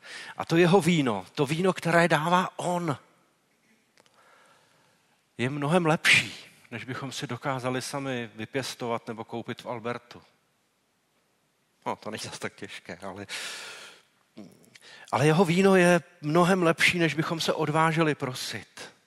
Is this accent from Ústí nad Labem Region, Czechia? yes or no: no; Prague, Czechia; born there; Já jsem se narodil v Praze, jenom kdybyste měli pocit, že jsem nekorektní vůči Pražákům.